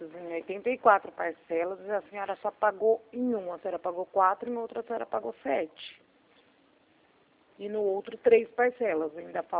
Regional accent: Marília, São Paulo, Brazil; Eu sou de Marília.

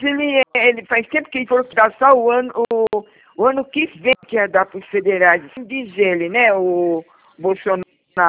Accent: São Paulo, Brazil; Sempre moro em São Paulo, né?

